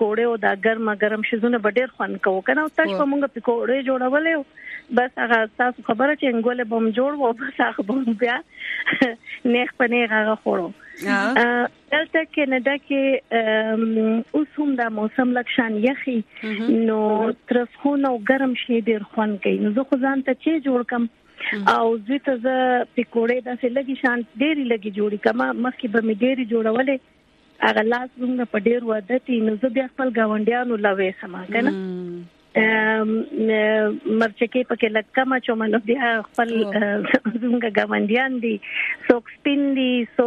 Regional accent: Swat, Khyber Pakhtunkhwa, Pakistan; now in Toronto, Canada; زه ټورنټو کې اوسم، خو بیسیکلی زه د سواتی یم.

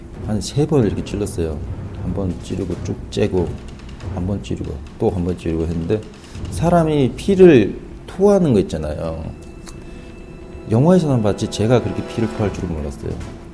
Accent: North Korea; 제가 북한 사람이니까.

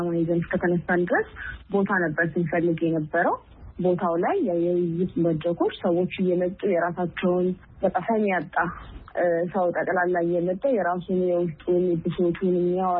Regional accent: Addis Ababa, Ethiopia; ያደኩት እዚሁ አዲስ አበባ ነው።

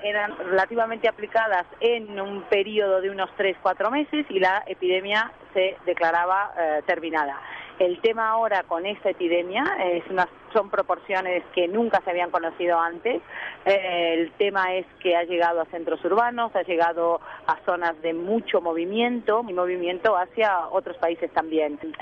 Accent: Uruguay; siendo uruguaya y latina

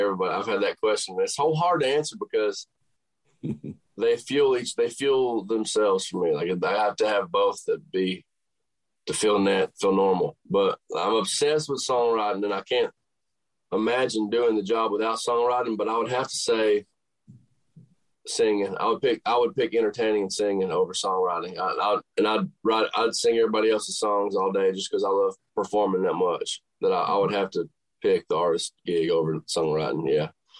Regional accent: Tennessee, United States; I'm from Tennessee, so the Bridgestone Arena would be like, you know, a dream.

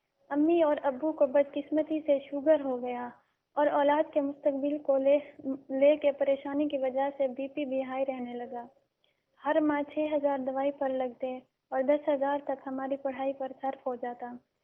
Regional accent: Punjab, Pakistan

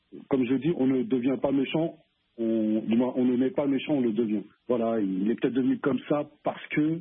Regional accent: Sarcelles, Île-de-France, France; j'ai grandi à Sarcelles, je suis originaire de la Guadeloupe et aujourd'hui je suis réalisateur.

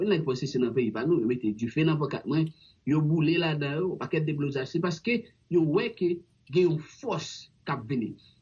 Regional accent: Haiti; now in United States; Je suis haïtien qui est jeune élu les États-Unis.

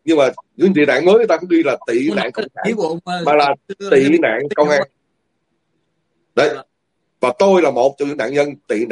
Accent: Southern Vietnam, Vietnam; tôi biết tôi là người dân miền Nam

